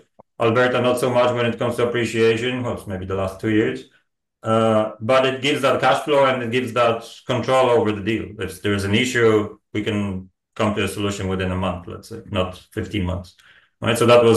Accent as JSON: {"language": "English", "country": "Poland", "tie": "born or raised there", "second_language": "English", "said": "I was growing up in Poland in 1980s and 1990s, so exactly when the system has changed."}